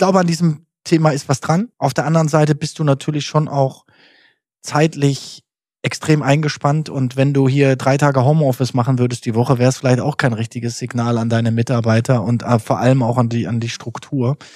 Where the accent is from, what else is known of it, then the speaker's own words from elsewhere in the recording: Germany; ich bin in Deutschland groß geworden.